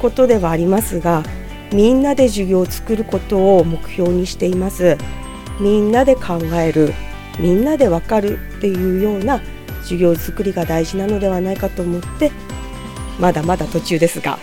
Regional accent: Yokote, Akita, Japan; 横手南小学校出身です。

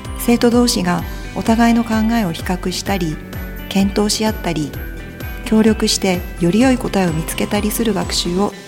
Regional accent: Yokote, Akita, Japan; born there; 生まれは横手市です。今は統合となりましたが大鳥中学校の卒業生です。

